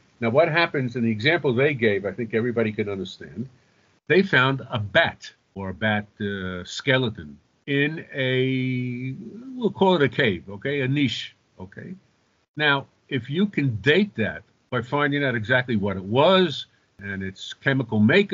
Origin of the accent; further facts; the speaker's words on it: New York City, New York, United States; now in Israel; The Bronx. I grew the up Bronx. In Queens, but I'm from the Bronx.